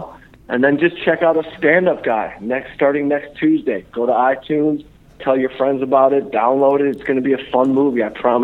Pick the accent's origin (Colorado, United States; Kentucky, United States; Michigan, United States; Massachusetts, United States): Michigan, United States; Detroit; But I'm from Detroit, so I don't really believe in karate experts in a street fight.